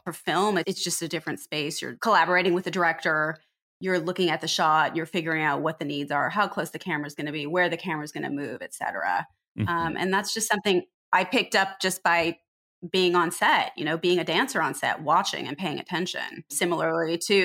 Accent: Pomona, California, United States; also born or lived in Riverside; I came out here from, I grew up in Pomona and Riverside. I went to school at UCLA.

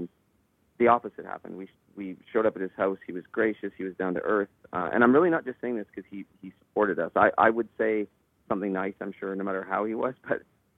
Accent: Owen Sound, Ontario, Canada; I'm from Owen Sound, and I didn't have money.

